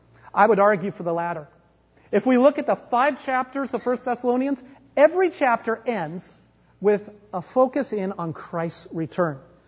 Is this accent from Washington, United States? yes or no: yes; Bremerton, Washington, United States; This past weekend, I went to Bremerton, Washington, my hometown, to officiate a wedding and to celebrate my dad's 70th birthday.